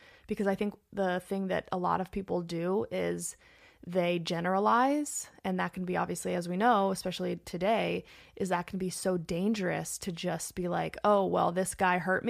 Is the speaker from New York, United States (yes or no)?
no; Los Angeles, California, United States; Yeah, born and raised in Los Angeles.